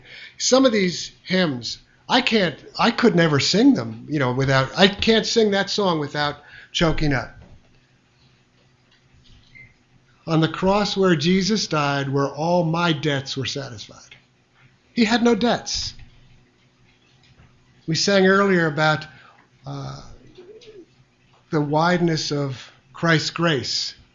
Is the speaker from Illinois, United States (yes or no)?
yes; Chicago, Illinois, United States; I'm from Chicago.